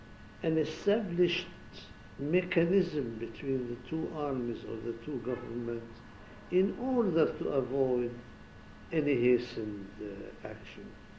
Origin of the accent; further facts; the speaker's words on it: Syria; although I am from Syria